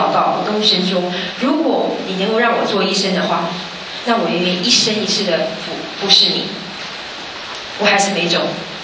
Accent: Taiwan; moved away as an adult; also born or lived in Kansas; 你知道我是台湾来的，那个地方一年四季如春。

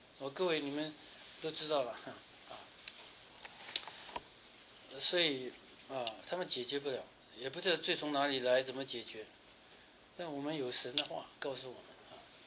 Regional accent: China; 那我们从中国来的

